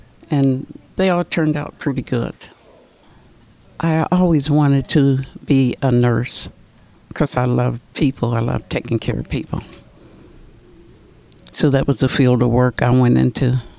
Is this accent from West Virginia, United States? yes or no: yes; Clarksburg, West Virginia, United States; I'm from Clarksburg, West Virginia. It was a very small town. Everybody knew everybody.